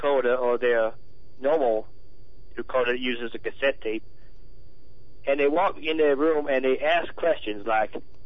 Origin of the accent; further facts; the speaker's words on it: Louisiana, United States; born there; I was born in Louisiana.